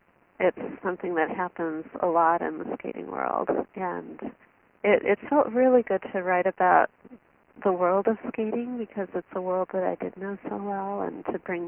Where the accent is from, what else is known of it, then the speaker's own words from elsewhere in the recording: Chicago, Illinois, United States; I'm from Chicago.